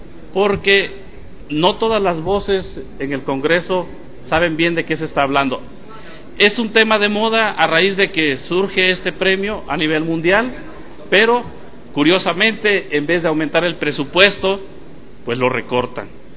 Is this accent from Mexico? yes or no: yes; Guerrero, Mexico; soy originario del estado de Guerrero